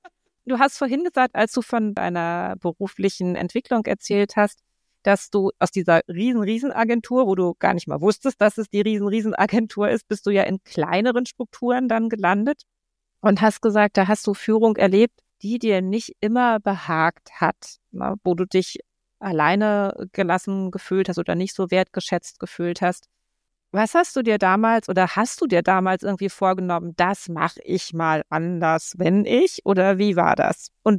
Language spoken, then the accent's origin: German; Berlin, Germany; Wir sind ja hier in Berlin, so. Und laut Kurt Krömer sind wir Berliner zwar die Erfinder der Freundlichkeit